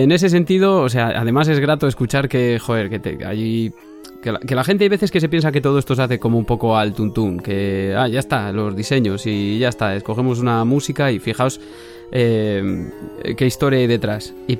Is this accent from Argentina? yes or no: no; Castile and León, Spain; yo soy castellano leonés de siempre, vaya.